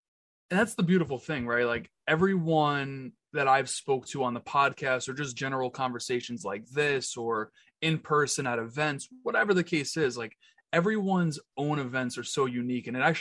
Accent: Queens, New York, United States; I am just a kid born and raised in Queens, New York.

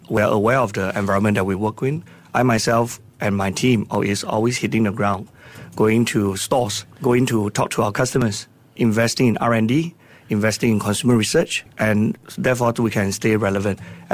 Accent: Singapore; I believe as a Singaporean

